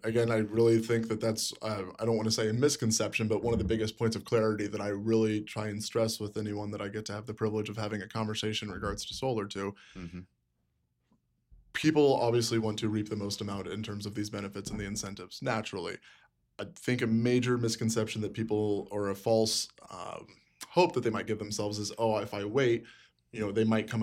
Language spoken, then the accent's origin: English; Peoria, Illinois, United States; Again, I'm from Peoria, so enough things lined up.